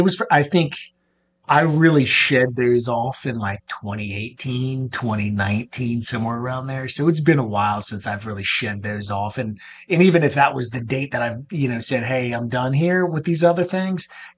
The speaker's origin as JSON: {"language": "English", "town": "Jacksonville", "region": "Florida", "country": "United States", "tie": "born or raised there", "said": "I grew up in Jacksonville, Florida by the beach. And so this, like, you know, I was landlocked in Atlanta."}